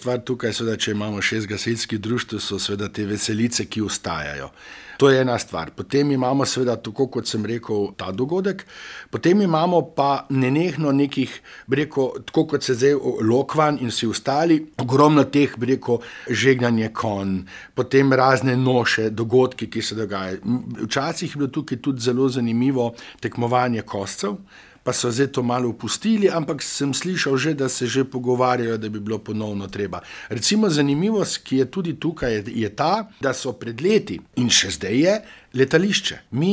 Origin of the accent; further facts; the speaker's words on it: Primorska, Slovenia; ker prihajam te iz Primorske